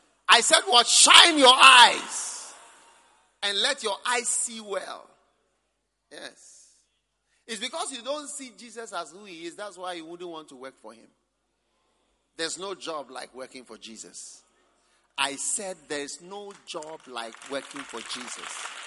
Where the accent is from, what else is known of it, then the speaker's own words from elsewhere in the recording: Ghana; You see me as a Ghanaian, I see you as a Tanzanian.